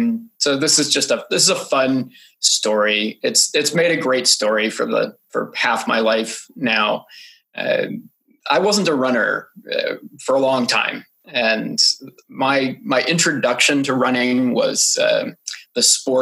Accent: Prince George, British Columbia, Canada; also born or lived in Ottawa; now in Vancouver, Canada; Vancouver. 49 years old, born in Ottawa, grew up in Prince George in the bitter cold north of BC.

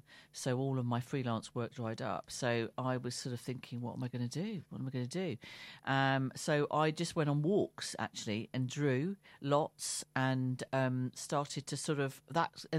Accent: Gravesend, South East England, United Kingdom; I grew up in Gravesend, so I went there, and so there was a connection there with Maidstone.

